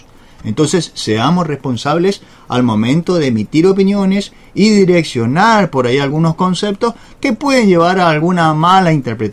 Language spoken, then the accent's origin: Spanish; Corrientes, Argentina; No, señor, nosotros somos correntinos.